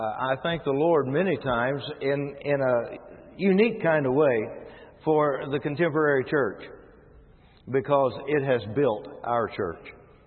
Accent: West Virginia, United States; Dr. Wood, in his introduction, mentioned that I'm from West Virginia.

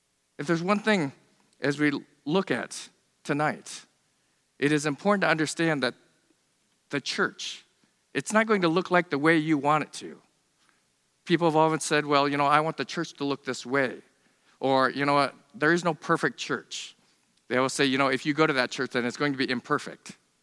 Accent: New York, United States; born or raised there; also born or lived in South Korea

